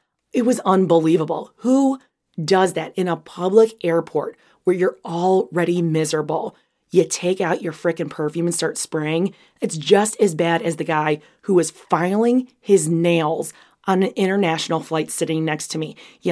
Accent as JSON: {"language": "English", "region": "Illinois", "country": "United States", "said": "I mean, I'm from Chicago suburbs, but I know certain buildings in Chicago."}